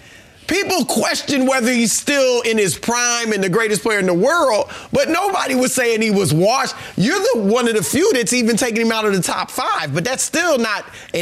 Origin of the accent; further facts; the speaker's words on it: the South, United States; I'm from the South, too. That is great.